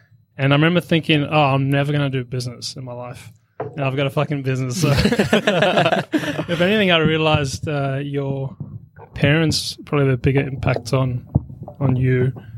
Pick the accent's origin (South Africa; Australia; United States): South Africa; I grew up in South Africa, where Biltong's from. I spent half my life there and half here.